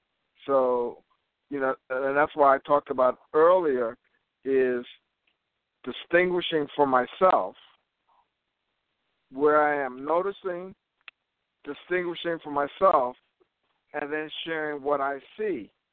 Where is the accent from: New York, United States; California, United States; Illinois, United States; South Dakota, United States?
New York, United States; You know, I'm from New York, you're from Chicago.